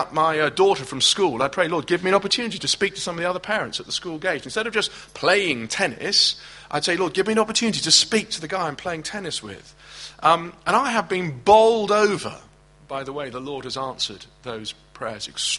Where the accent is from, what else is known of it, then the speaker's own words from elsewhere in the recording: United Kingdom; You know, we're British, I don't want to interfere.